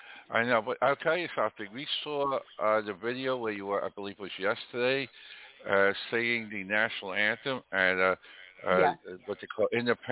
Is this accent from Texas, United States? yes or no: no; New York, United States; as a New Yorker, former New Yorker, I can kind of tell you why.